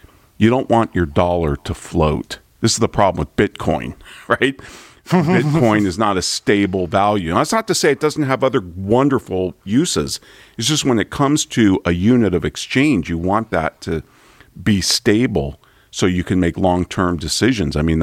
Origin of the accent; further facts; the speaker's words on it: Santa Rosa, California, United States; I grew up in Santa Rosa, which is where Charles Schulz was from, the creator of Peanuts.